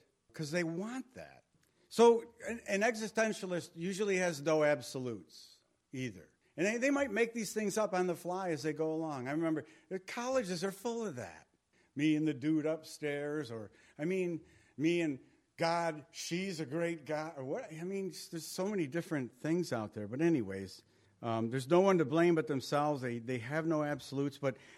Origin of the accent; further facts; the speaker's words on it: United States; I'm an American. I have rights.